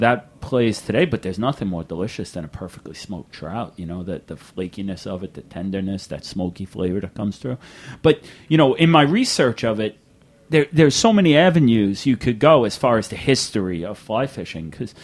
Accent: New York, United States; We grew up on Long Island, Connecticut River State Park, and this place was famous for its fly fishing.

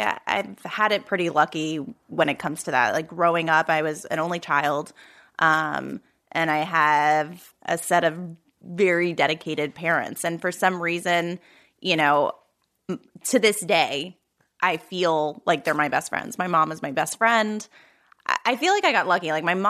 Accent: New Jersey, United States; And my dad got a good job. And then I grew up in South Jersey.

